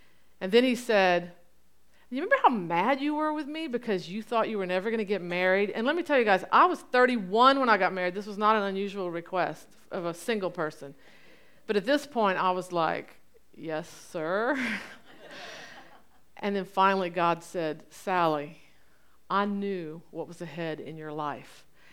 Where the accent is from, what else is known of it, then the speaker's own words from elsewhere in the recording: Lafayette, United States; But Don moved me back home to my hometown. I'm so happy to be back in Lafayette.